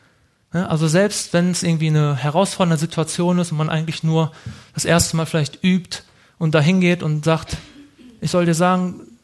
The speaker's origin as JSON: {"language": "German", "region": "North Rhine-Westphalia", "country": "Germany", "said": "Das fällt mir als Ostwestfale, glaube ich, auch besonders schwer."}